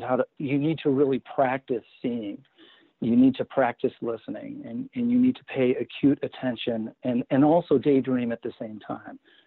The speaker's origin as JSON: {"language": "English", "region": "Michigan", "country": "United States", "tie": "born or raised there", "said": "Well, I grew up in Michigan, so it's the Great Lakes State."}